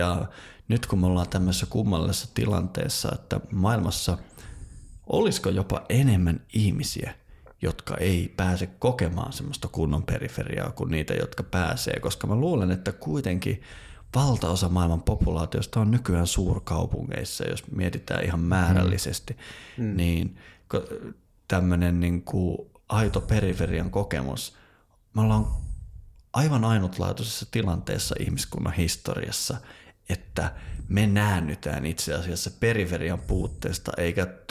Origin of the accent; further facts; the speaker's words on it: Lapland, Finland; Mä oon tietysti Lapista kotoisin